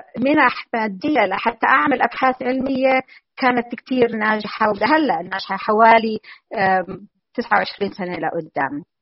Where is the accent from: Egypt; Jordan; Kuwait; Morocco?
Jordan; also born or lived in United States; now in Sydney, Australia; طبعاً أنا جيت من الأردن، درست بالجامعة الأردنية